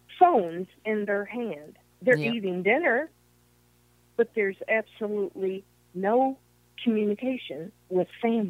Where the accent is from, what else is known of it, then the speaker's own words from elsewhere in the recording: Knoxville, Tennessee, United States; I came from Knoxville, Tennessee, as you well know.